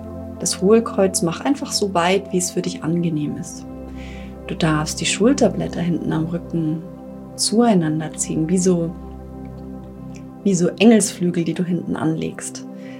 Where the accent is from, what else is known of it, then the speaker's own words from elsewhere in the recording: Bavaria, Germany; In Bayern, wo ich herkomme